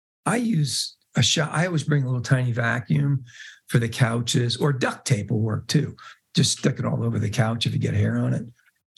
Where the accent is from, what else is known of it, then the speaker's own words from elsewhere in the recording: New York City, New York, United States; born there; I'm not an attorney of any kind, but I was born in New York City.